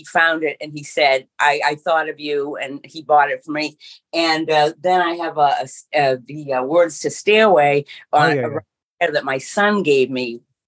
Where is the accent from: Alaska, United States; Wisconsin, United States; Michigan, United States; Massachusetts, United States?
Massachusetts, United States; Boston; also born or lived in Florida; now in Fort Hood, United States; So I'm from Boston. I moved to Florida.